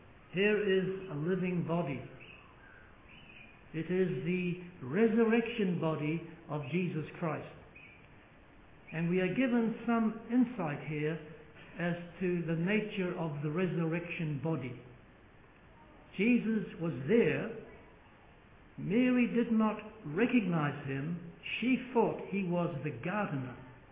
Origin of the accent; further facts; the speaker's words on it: New Zealand; born there; I was born in New Zealand and I was mixed a bit with sheep farmers.